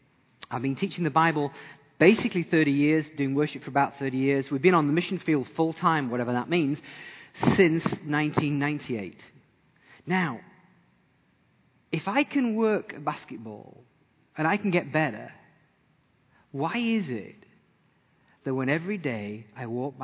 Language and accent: English; England, United Kingdom; also born or lived in Austria / Hungary; now in New Zealand; as an Englishman, we had to go through immigration and paperwork to pursue residency to be in New Zealand.